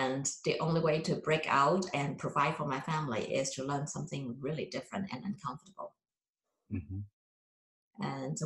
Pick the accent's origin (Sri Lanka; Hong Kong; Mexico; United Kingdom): Hong Kong; I was born and raised in Hong Kong in the 1960s. My mom was born and raised in Hong Kong too.